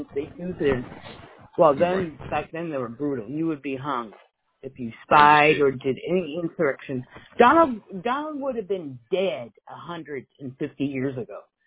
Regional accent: California, United States; moved away; I'm a transplant from California, you know, and I've been here for, I don't know, since 2005, and you know, I never moved back.

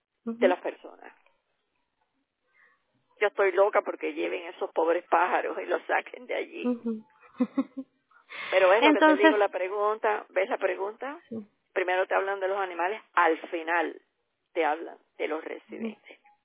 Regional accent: Cuba; moved away as an adult; salí de Cuba y vine para acá.

